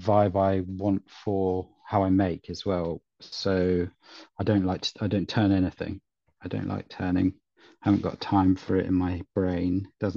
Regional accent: South West England, United Kingdom; I'm from North Devon

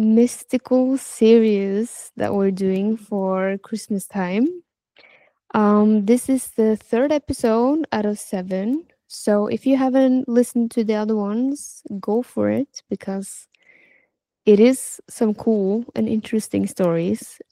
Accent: Norway; It was in my hometown. In Norway.

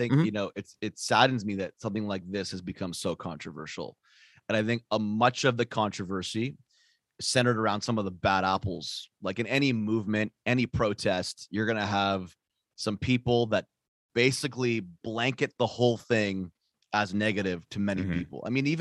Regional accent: Ottawa, Ontario, Canada; I grew up in Ottawa my whole life, and I've never felt so much unity, love, kindness, energy in my city ever

